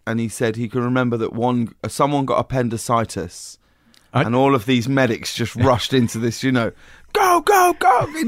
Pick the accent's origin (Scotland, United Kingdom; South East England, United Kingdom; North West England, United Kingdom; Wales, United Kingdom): South East England, United Kingdom; High Wycombe; I grew up in a very small town called High Wycombe, which is in between. If you head out of London towards Oxford, it's about an hour outside of London.